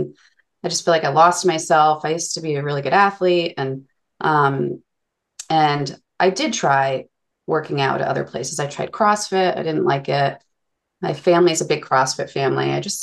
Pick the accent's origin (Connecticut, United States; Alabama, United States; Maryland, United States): Connecticut, United States; North Haven; So I grew up in North Haven.